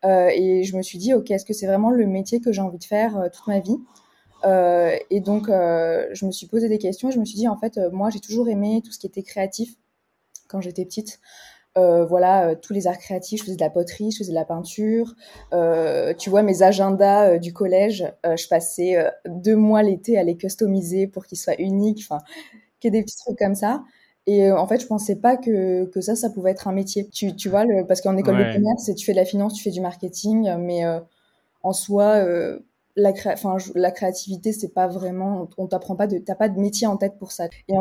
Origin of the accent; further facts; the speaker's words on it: Nice, Provence-Alpes-Côte d'Azur, France; Donc moi, j'ai grandi dans le sud de la France, à Nice. Donc je suis une pure niçoise, pur produit du sud.